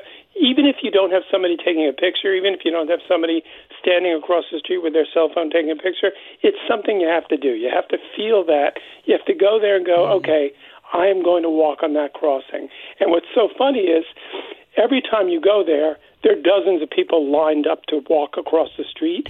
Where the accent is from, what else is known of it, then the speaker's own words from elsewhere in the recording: Long Island, New York, United States; I grew up on Long Island, New York, in Long Island.